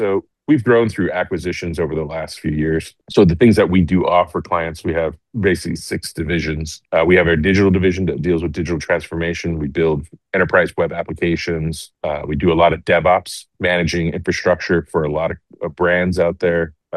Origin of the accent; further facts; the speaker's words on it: Indonesia; I grew up in Indonesia. I was born and raised in Asia.